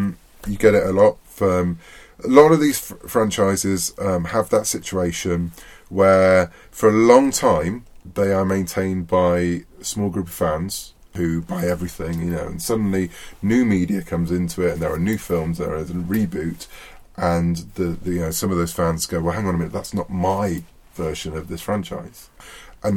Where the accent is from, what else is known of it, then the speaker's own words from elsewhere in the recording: United Kingdom; I'm a British writer.